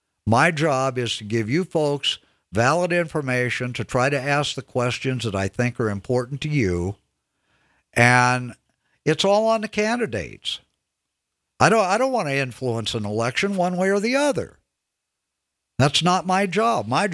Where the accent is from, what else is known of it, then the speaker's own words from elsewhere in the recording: Midwest, United States; I grew up in the Midwest, and during the winter, you spend half your life shoveling snow.